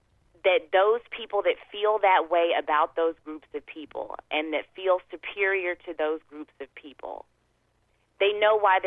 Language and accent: English; Southern United States, United States; again, as a Southerner, I do think that people know where the color line falls.